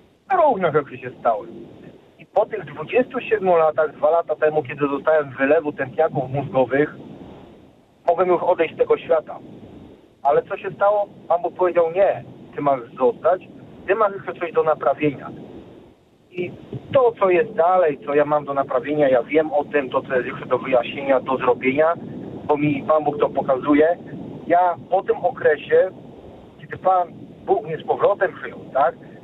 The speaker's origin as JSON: {"language": "Polish", "town": "Wrocław", "region": "Lower Silesian Voivodeship", "country": "Poland", "said": "Pochodzę generalnie z Wrocławia, mieszkam w tej chwili na Górnym Śląsku."}